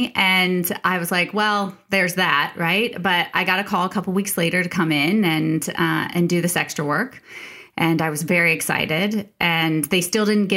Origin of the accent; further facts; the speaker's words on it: Indianapolis, Indiana, United States; moved away as an adult; I was born and raised in Indianapolis, well, in Indiana